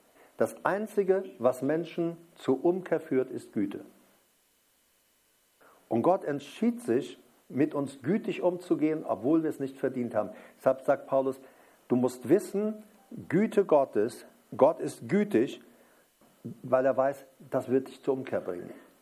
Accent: Paraguay; Und ich bin ja aufgewachsen in Südamerika, in Paraguay, in einer Kolonie. Das waren Mennoniten, das waren aber nicht die Strengen bei uns. Bei uns, das waren so, man nennt die so die Weltlicheren.

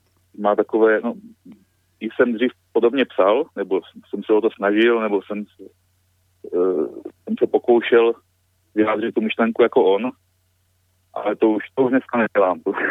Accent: Haná, Czechia; No, já pocházím z Hané

